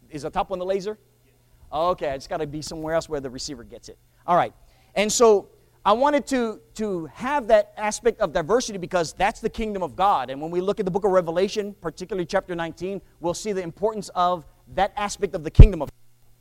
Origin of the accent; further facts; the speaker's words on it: Hawaii, United States; Again, growing up in Hawaii, I grew up where the picture is Hawaii is not a melting pot. Hawaii is mixed salad.